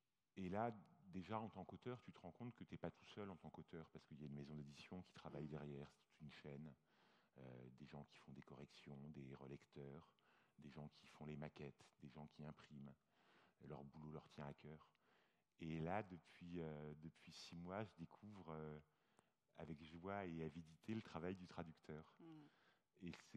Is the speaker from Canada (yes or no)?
no; France; first language French; moi, en tant qu'écrivain français et francophone, étant ma langue maternelle